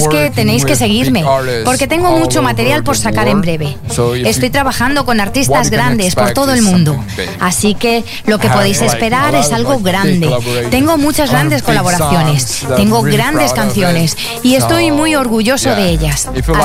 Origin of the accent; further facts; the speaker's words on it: Brazil; Spanish is a second language; es también la primera vez que pincho aquí en mi país. En Tomorrowland, Brasil.